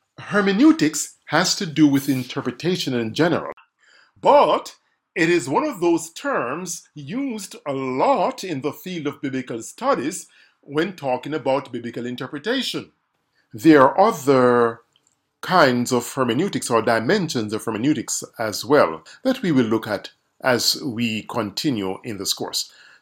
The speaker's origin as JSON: {"language": "English", "country": "Jamaica", "tie": "born or raised there", "accent": "Jamaican", "said": "from my accent, you can tell that I'm Jamaican. I grew up in Jamaica, studied at Northern Caribbean University"}